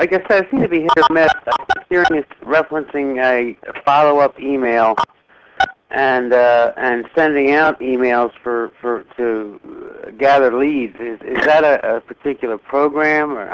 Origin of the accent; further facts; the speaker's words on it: Horsham, Pennsylvania, United States; from Horsham, Pennsylvania.